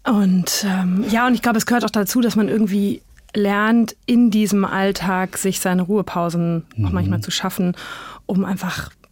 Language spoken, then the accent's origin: German; Hesse, Germany; ich komme aus Hessen, aus der Rhön, aus einem kleinen Ort